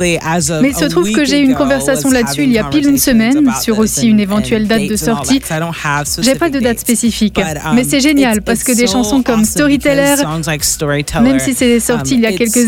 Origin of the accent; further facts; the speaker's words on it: Southeast, United States; French is a second language; je suis américaine, j'aime ce que je mange aux États-Unis. J'ai grandi dans le sud, le sud-est des États-Unis